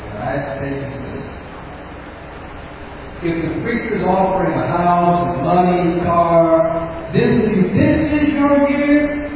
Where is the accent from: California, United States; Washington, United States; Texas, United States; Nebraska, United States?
California, United States; I'm from California. I just stay right there.